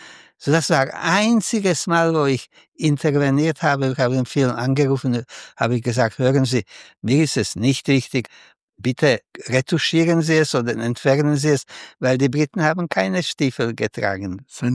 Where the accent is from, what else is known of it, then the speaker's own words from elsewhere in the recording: Slovakia; German is a second language; also born or lived in Czech Republic; in meiner Kindheit in Slowakei, aber auch in Tschechien und im Militär